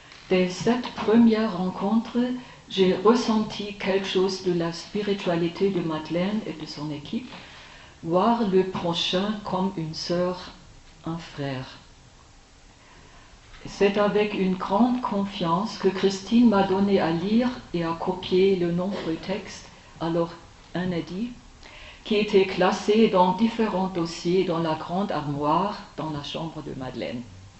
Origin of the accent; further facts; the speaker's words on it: East Germany, Germany; French is a second language; Je viens de l'Allemagne de l'Est, dans l'ancienne RDA.